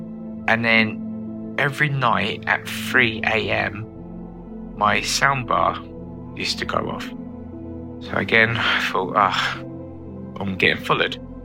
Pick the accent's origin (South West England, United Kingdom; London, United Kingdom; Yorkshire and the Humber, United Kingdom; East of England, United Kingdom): London, United Kingdom; from London, England.